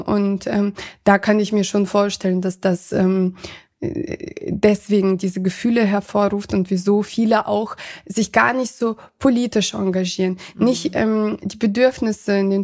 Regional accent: Germany; Ich bin halt einfach hier in Deutschland schon aufgewachsen. Mhm. Ich bin Deutsche von Anfang an gewesen. Mhm. Immer wenn jemand fragt, bin ich tatsächlich immer Russlanddeutsche.

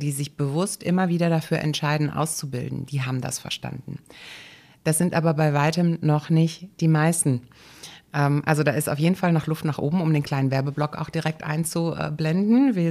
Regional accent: Essen, North Rhine-Westphalia, Germany; ich bin auf der Margaretenhöhe in Essen groß geworden und habe mich beruflich auch sehr im Ruhrgebiet rumgetrieben, habe mal ein Jahr im Ausland gelebt, in Amerika, habe da als Au-pair gearbeitet und bin danach dann aber zurück ins Ruhrgebiet und bin ein Ruhrgebietskind durch und durch.

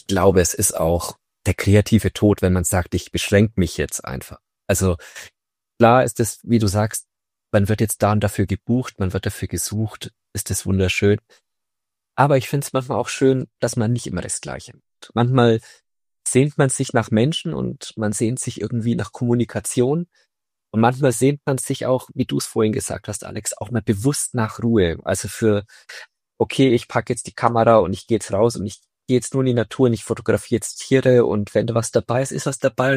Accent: Nuremberg, Bavaria, Germany; Ich komme aus Nürnberg

